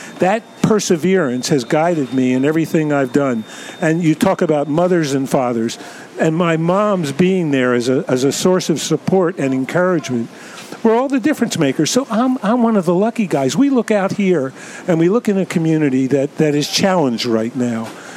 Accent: Philadelphia, Pennsylvania, United States; I came from Philadelphia, so it wasn't geographically exact

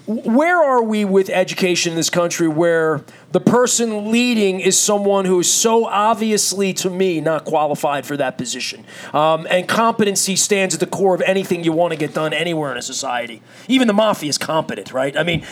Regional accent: Dundalk, Maryland, United States; I'm a Colgate Elementary kid, growing up in Dundalk in 1973.

